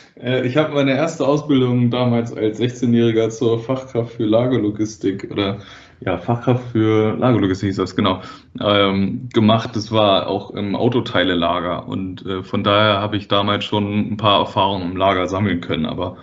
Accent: Wedel, Schleswig-Holstein, Germany; Ich bin selber auch in Wedel aufgewachsen, was ja auch quasi so ein Elbvorort ist.

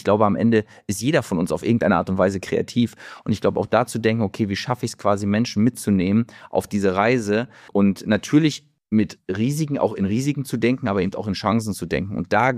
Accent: Mecklenburg-Vorpommern, Germany; weil es meine Heimat war

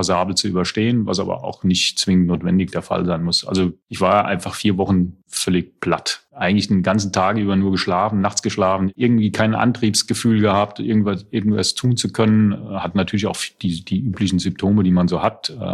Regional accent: Selters, Hesse, Germany; Ja, ich komme aus Seltas im Taunus.

